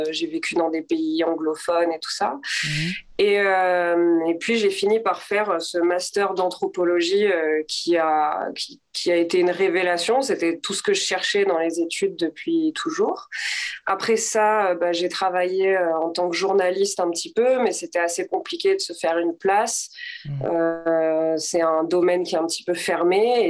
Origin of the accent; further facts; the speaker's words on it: Southern France, France; j'ai 29 ans, je viens du sud de la France et j'ai fait pas mal d'études.